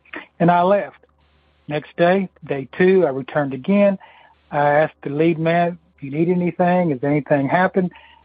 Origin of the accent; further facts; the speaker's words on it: Chattanooga, Tennessee, United States; I'm from Chattanooga, Tennessee.